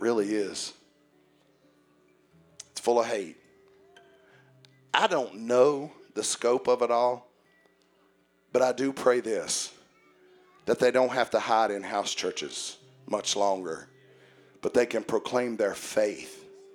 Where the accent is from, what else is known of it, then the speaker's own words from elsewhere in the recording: United States; born there; I'm so glad I was born in America.